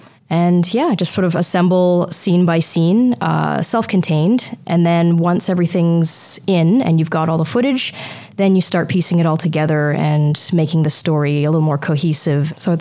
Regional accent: Toronto, Ontario, Canada; I'm from Toronto originally

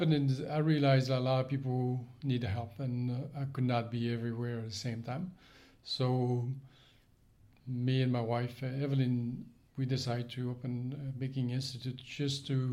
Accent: Saint-Malo, Brittany, France; English is a second language; now in United States; I'm from France, northwest Brittany, the city Saint-Malo.

